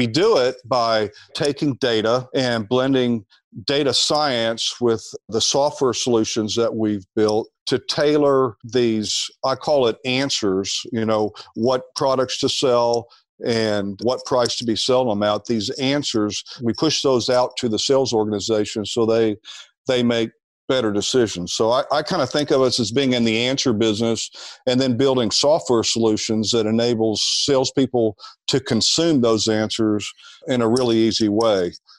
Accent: Little Rock, Arkansas, United States; I grew up in Little Rock, Arkansas.

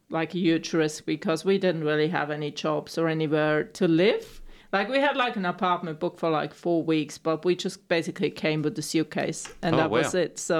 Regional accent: Bavaria, Germany; So I'm originally from Germany, from Bavaria, right at the, you know, mountains.

